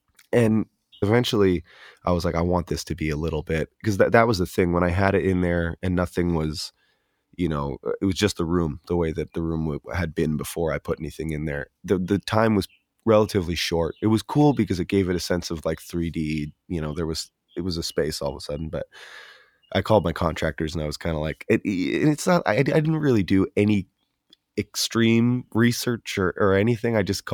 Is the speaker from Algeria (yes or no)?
no; Edmonton, Alberta, Canada; I'm from Edmonton, Alberta, west side of Canada.